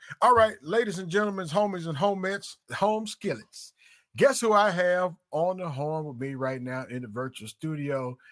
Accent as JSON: {"language": "English", "town": "Lumberton", "region": "Mississippi", "country": "United States", "tie": "born or raised there", "also_born_or_lived": "Picayune, Mississippi", "lives_now": "Ohio, United States", "said": "I grew up in Lumberton, Mississippi, and I lived in Picayune, Mississippi, down by Slidell, Louisiana."}